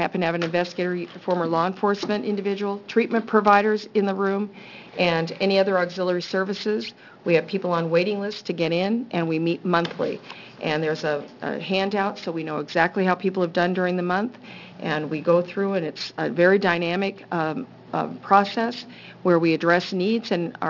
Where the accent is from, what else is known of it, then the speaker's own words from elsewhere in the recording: Salem, Oregon, United States; When I was growing up in Salem, I'm from here, my father put a project together, and we rebuilt Leslie Gym with the Lifers Club.